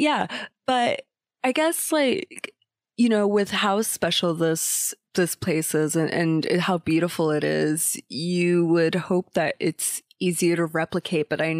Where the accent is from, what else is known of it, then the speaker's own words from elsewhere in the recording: Florida, United States; I still don't have geography figured out up here, because I'm from Florida, basically.